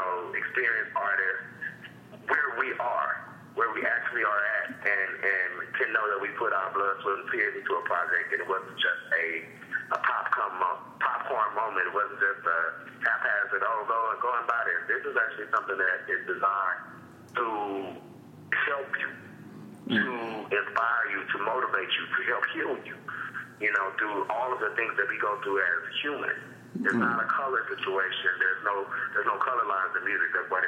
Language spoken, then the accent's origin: English; United States; This is the heart of my experiences as a man growing up in America, you know.